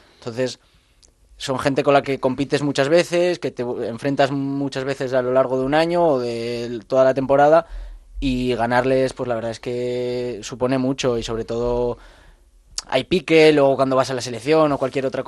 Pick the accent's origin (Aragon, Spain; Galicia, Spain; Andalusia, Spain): Aragon, Spain; Jaca; born there; Pues mira, nací en Jaca y es, pues allí es tradición